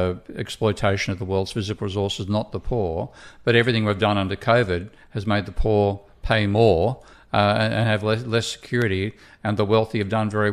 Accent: Australia; And again, being Australian, I can quote the white paper on employment in 1946 by Nugget Coombs, off from memory

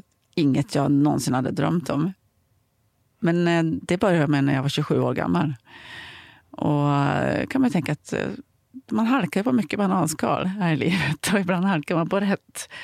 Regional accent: Ullånger, Västernorrland County, Sweden; also born or lived in Örnsköldsvik; Men jag flyttade faktiskt till Ullånger, ett mindre samhälle söder om Örnsköldsvik, när jag var 4 till mitt min pappas föräldrahem. Så jag uppväxte i Ullånger.

